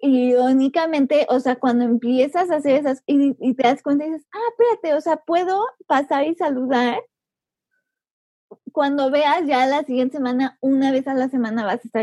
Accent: Puebla, Mexico; yo vivo en Puebla, yo soy de Puebla, y vivo en una zona de la ciudad que no es muy idílica

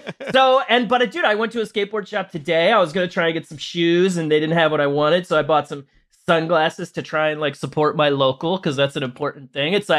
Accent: St. Louis, Missouri, United States; I'm from St. Louis, and we had two, and they were 30 miles apart.

